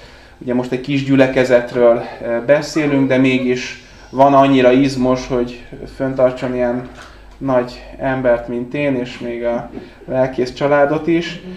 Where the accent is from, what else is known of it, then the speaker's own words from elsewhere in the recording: Budapest, Hungary; now in Sáregres, Hungary; én pesti gyerek vagyok, vagy inkább budai gyerek vagyok, az ugye még egy kategóriával másabb, mert tudjuk, hogy ugye a Pest az Budához képest vidék, tehát budai gyerekként Sáregresre mentem